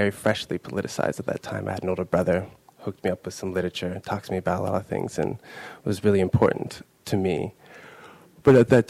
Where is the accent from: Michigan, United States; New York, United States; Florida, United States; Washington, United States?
Washington, United States; Seattle; I grew up in and around the Seattle area and Seattle proper. My entire life just came from there.